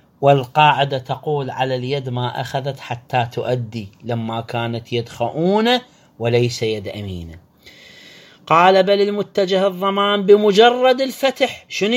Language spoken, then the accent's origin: Arabic; Iraq; يعني عندنا في العراق.